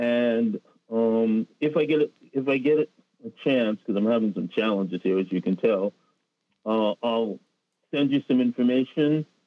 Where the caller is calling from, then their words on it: New York, United States; Bronx, New York.